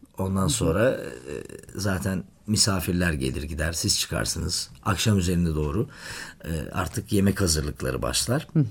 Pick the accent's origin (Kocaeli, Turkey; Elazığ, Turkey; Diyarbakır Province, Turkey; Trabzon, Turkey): Diyarbakır Province, Turkey; Diyarbakır; Diyarbakır'ın içindenim. Bağlar dediğimiz yani. Yerden. Ailem aslen Mardinli. Hı-hı. Ama ben doğma büyüme kardeşlerimle biz Diyarbakırlıyız.